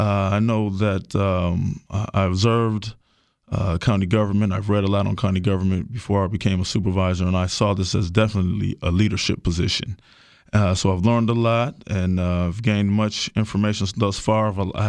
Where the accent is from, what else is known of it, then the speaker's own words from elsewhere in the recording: Milwaukee, Wisconsin, United States; Like I said, I grew up in Sherman Park and Washington Park, and I wanted to make sure we maintain our park system.